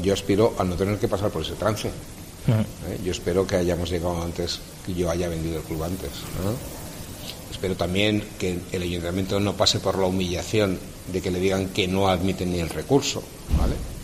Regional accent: Huelva, Andalusia, Spain; Pero coño, si yo soy de Huelva, ¿por qué voy a renunciar a la provincia de Huelva?

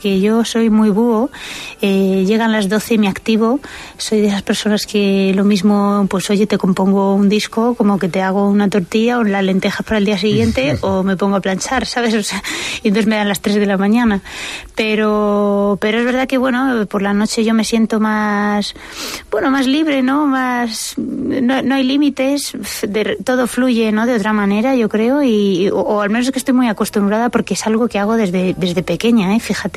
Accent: Madrid, Community of Madrid, Spain; accent: slight Galician; Yo soy de Madrid, efectivamente. Bueno. Aunque a veces tengo un poquito de acento gallego, que me dicen.

